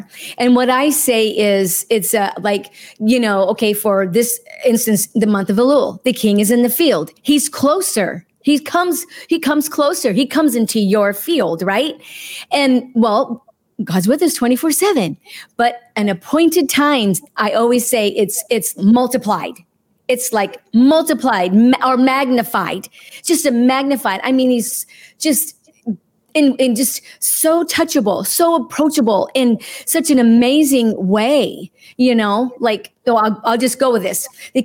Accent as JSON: {"language": "English", "region": "California", "country": "United States", "tie": "born or raised there", "said": "I grew up in California, actually. Yeah."}